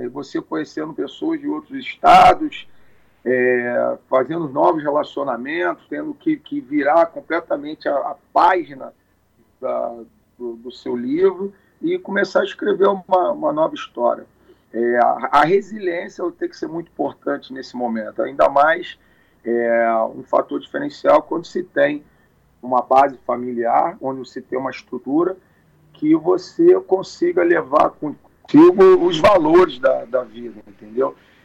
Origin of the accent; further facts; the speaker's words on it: Rio de Janeiro, Brazil; Sou natural do Rio de Janeiro. Oh. Atualmente estou morando no Rio de Janeiro, né? Voltei a morar no Rio, questão do trabalho, né?